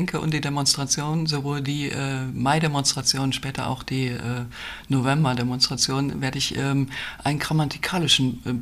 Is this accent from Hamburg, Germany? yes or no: no; Chemnitz, Saxony, Germany; ich bin in Karl-Marx-Stadt groß geworden, geboren, groß geworden.